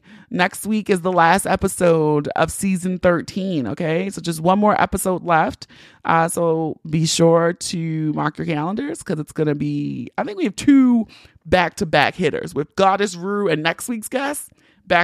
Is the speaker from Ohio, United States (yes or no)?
no; Baltimore, Maryland, United States; Y'all know I'm from Baltimore and I love my city.